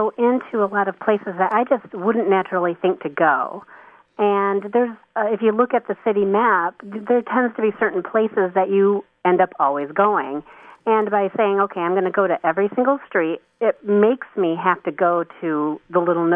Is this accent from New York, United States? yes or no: no; Michigan, United States; well, of course I would. I'm from Michigan.